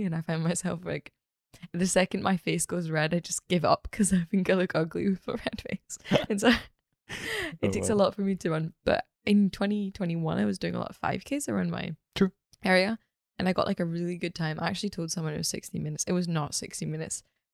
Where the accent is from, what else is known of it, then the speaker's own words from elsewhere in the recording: Scotland, United Kingdom; It's weird because I'm not from Glasgow. I'm from the West Coast, but Glasgow's like the nearest city.